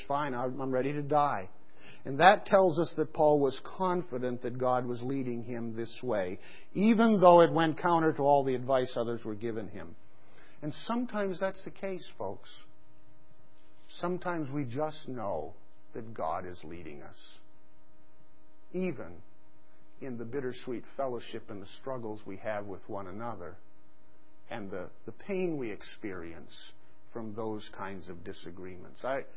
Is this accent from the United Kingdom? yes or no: no; Pakistan; In fact, when I grew up in Pakistan as a kid, we would often see all of the women down by the riverbank